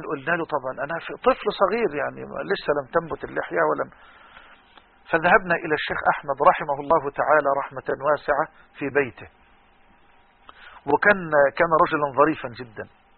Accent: Damo, Egypt; في الجامع الصغير اسمه جامع السادات في قريتنا دموه.

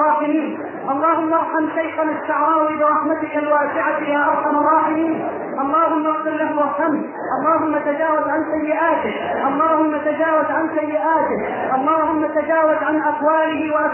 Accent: Egypt; بلدنا مصر

